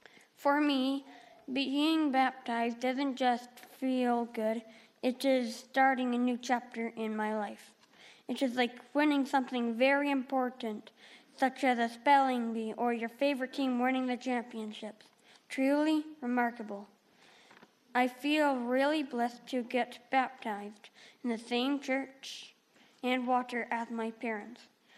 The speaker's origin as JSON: {"language": "English", "town": "Linden", "region": "Alberta", "country": "Canada", "tie": "born or raised there", "also_born_or_lived": "Three Hills", "said": "I was born on April 23rd, 2006, in Three Hills, and I grew up here in Linden."}